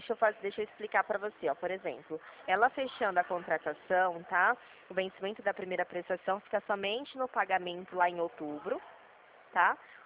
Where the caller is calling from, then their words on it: Dracena, São Paulo, Brazil; Ah, sim, eu falo daqui de Dracena, bem mais no interior de São Paulo.